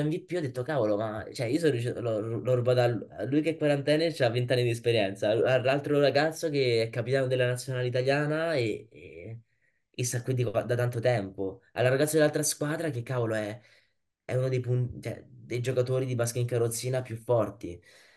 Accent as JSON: {"language": "Italian", "town": "Rome", "region": "Lazio", "country": "Italy", "tie": "born or raised there", "said": "tutta la mia anche da parte di mio padre e mia madre veniamo da Roma, quindi io, ecco, sono sempre cresciuto a Roma."}